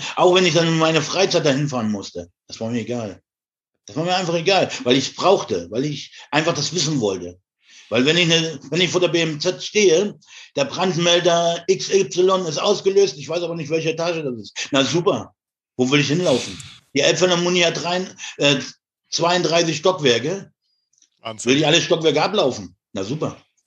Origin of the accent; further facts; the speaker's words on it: Saxony, Germany; Und ich bin ein gebürtiger Sachse.